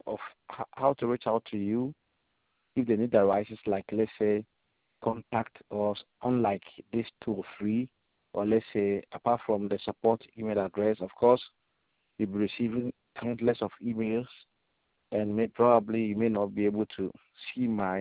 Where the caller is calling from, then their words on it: Ghana; I'm speaking from Ghana.